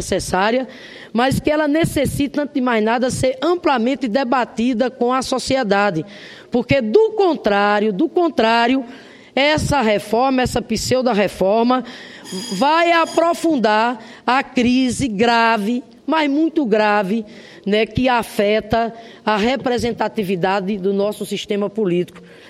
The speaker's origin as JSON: {"language": "Portuguese", "region": "Rio Grande do Norte", "country": "Brazil", "said": "Padre Edilson, vigário lá do meu estado, Rio Grande do Norte."}